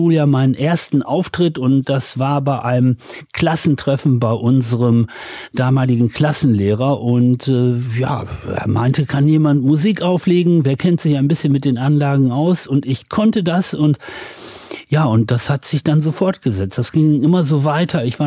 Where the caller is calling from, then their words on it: Düsseldorf, North Rhine-Westphalia, Germany; die ich als Düsseldorfer von Ihnen bekomme